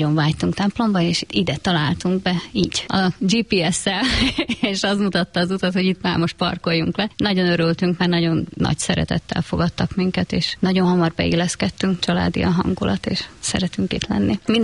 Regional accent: Zakarpattia Oblast, Ukraine; now in Hungary; Mi Kárpátaljáról származunk. 2022. február 24-én jöttünk át a határon. Balassagyarmattól nem messze, de Bercsényben lakik a nővérem, ő fogadott be minket.

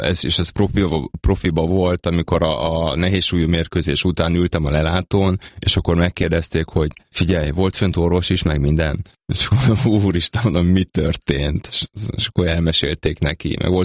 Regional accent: Hungary; akkor én voltam az első magyar

